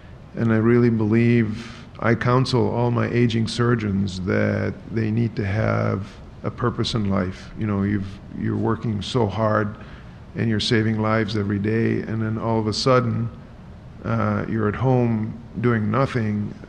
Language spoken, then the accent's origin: English; Grand Rapids, Michigan, United States; I come from Grand Rapids, where a lot of the physicians like to volunteer internationally.